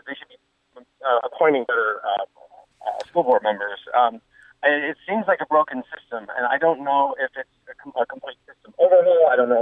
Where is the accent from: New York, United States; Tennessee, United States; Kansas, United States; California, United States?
Tennessee, United States; I come from Tennessee.